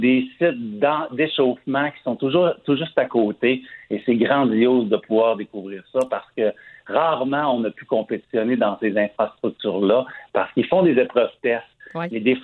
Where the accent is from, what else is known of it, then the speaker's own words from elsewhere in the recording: Quebec, Canada; Je suis un Québécois, mais je suis aussi un Canadien.